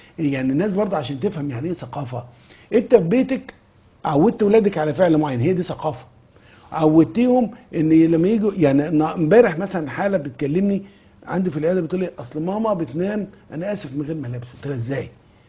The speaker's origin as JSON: {"language": "Arabic", "region": "Upper Egypt", "country": "Egypt", "said": "انا راجل صعيدي"}